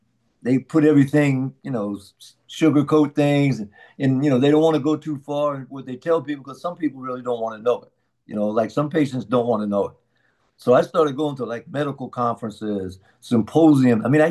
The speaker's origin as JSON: {"language": "English", "town": "Kansas City", "country": "United States", "tie": "born or raised there", "said": "I mean, here in my hometown in Kansas City, they have a free clinic with four locations."}